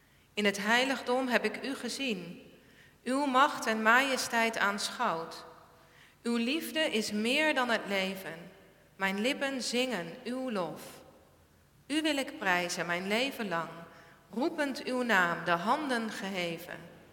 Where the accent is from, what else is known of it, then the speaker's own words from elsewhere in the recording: Amersfoort, Utrecht, Netherlands; ik kom uit Amersfoort.